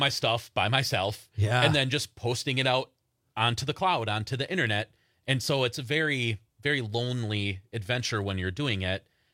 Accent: Wisconsin, United States; I always like to say growing up in Wisconsin, a lot of people seemed very eager to leave Wisconsin

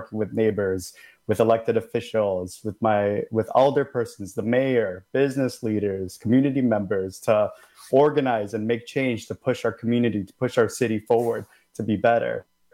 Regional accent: Dallas, Texas, United States; I have the deepest roots in this community. I grew up in West Dallas. I grew up in District 14

